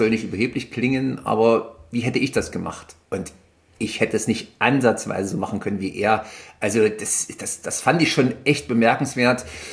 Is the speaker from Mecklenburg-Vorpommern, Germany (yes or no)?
no; Nuremberg, Bavaria, Germany; ich komme ja quasi aus Nürnberg